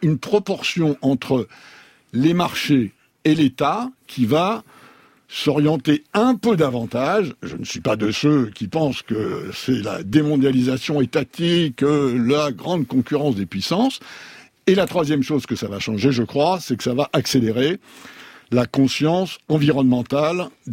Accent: France; Je suis français et européen

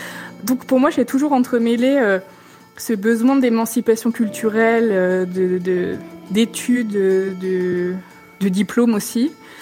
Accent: Thonon-les-Bains, Auvergne-Rhône-Alpes, France; Moi, je suis née en Haute-Savoie, donc à Thonon-les-Bains, et on habitait dans un village de 900 habitants, qui a dépassé la barre des 1000 depuis récemment.

